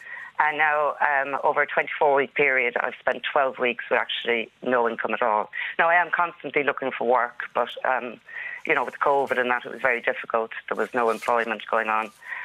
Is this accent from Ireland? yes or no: yes; Ireland; also born or lived in United States; And I mean, I was born in America, but moved back home here in 1977. My parents were Irish citizens, you know. So I've grown up here all my life and worked here and...